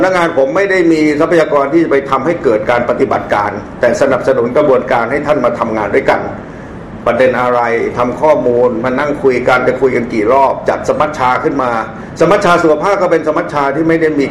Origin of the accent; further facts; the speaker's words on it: Lopburi, Thailand; ผมเองก็โตมาแถวๆภาคกลางนี่เองผมโตที่ลพบุรี